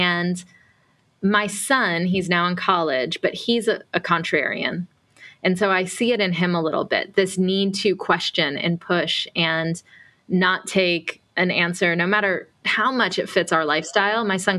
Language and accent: English; Atlanta, Georgia, United States; So I grew up in the South, immigrant parents in the 80s.